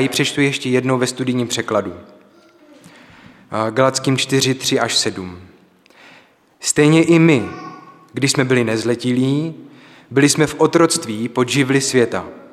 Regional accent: Brno, South Moravian Region, Czechia; Já vás zdravím z Brna, jenom abych možná se trochu představil, jsem z Brna z Královopolského sboru, kde sloužím na částečný úvazek jako pastorační asistent.

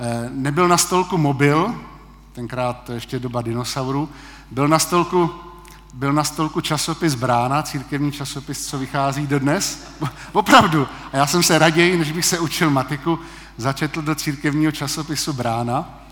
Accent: Hradec Králové, Hradec Králové Region, Czechia; now in Pardubice, Czechia; rodilý Hradečák se přiženil do pardubického sboru a byl tady pozván, aby tady v Pardubicích vedl mládež

